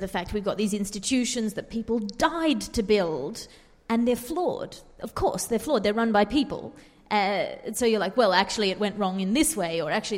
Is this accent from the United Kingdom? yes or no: no; Sydney, New South Wales, Australia; there's national parks that ring Sydney, which is my hometown, and if you go out into them, you'll see one.